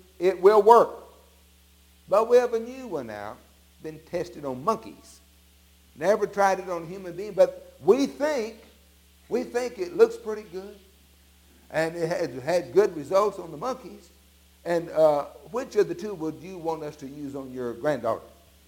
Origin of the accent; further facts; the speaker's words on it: Arkansas, United States; I played that hog ball. We grew up in Arkansas.